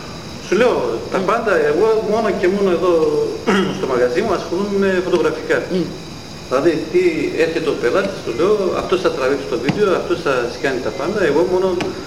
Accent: Galini, Eastern Macedonia and Thrace, Greece; Από Γαλήνη.

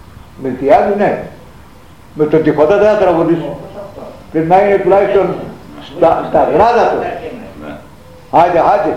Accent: Mersin, Turkey; Στην Ταρσό της Κηλικίας. Από την πατρίδα μου είναι 30 χιλιόμετρα.

